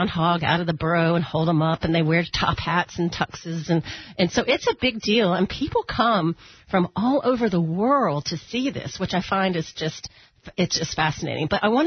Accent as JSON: {"language": "English", "town": "Atlanta", "region": "Georgia", "country": "United States", "tie": "born or raised there", "also_born_or_lived": "New York / Minnesota / Florida", "said": "I am just a Floridian at heart now. I've been here over 20 years. And, you know, I grew up in Atlanta. I lived up in New York. I mean, I lived in Minnesota at one point."}